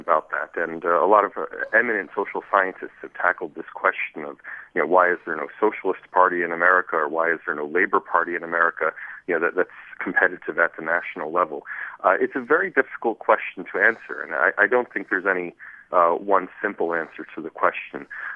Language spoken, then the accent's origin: English; United States; now in Australia; But I'm an American, but I live in Australia, and so it's taught me to take a comparative perspective to things.